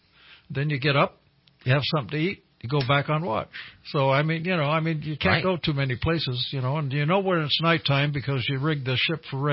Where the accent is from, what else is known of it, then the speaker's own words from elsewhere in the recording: Mare Island, California, United States; born there; You know, I was born in Mare Island Naval Shipyard.